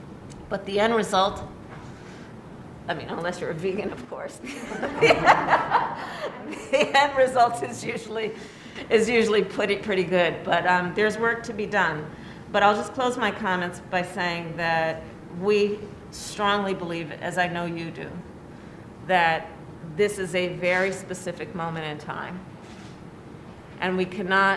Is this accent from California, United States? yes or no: yes; California, United States; As you all know, I'm from California.